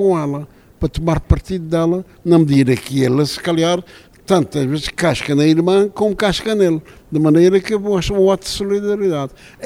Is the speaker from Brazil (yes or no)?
no; Ribeira Grande, Santo Antão, Cape Verde; moved away as an adult; Eu vivo lá fora, mas eu sou de Santo Antão, da ilha de Santo Antão, da antiga vila da Ribeira Grande, povoação, hoje cidade da Ribeira Grande e não sei quem. Cresci até aos 17, 18 anos e aos 18 anos, em São Vicente, fui para Lisboa para continuar os estudos.